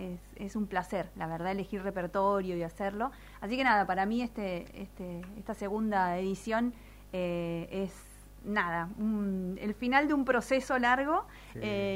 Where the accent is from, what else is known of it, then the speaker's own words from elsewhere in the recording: Firmat, Santa Fe, Argentina; en Firmat, que es mi pueblo natal.